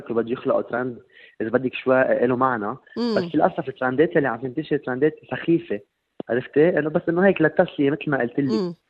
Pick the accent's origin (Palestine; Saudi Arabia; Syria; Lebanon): Lebanon; اليوم كلبناني بحب اعرف مثلا كلمه بندوره بتعني طماطم بالمصري